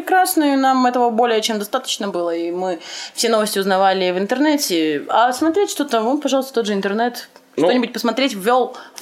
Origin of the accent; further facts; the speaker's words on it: Brest Region, Belarus; now in Minsk, Belarus; здесь я сама из Брестской области, и когда я сюда приехала, да, я из разряда понаехали сюда